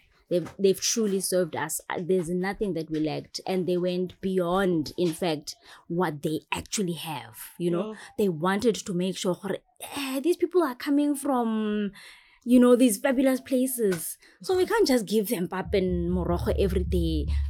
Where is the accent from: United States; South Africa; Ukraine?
South Africa; maybe it's because they just love having the experience of talking to me as a South African.